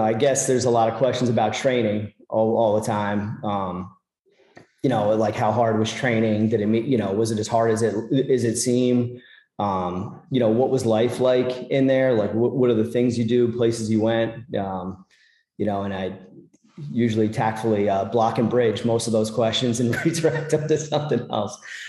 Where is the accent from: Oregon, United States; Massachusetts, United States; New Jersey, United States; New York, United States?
New Jersey, United States; Nutley; For one, loved growing up in New Jersey. I grew up in Essex County, a town called Nutley, New Jersey.